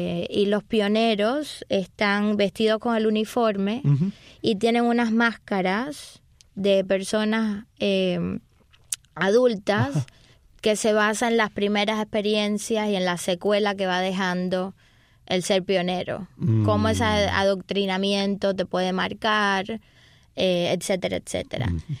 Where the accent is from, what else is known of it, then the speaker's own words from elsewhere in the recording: Cuba; tuviese que ver con como mi identidad como cubana.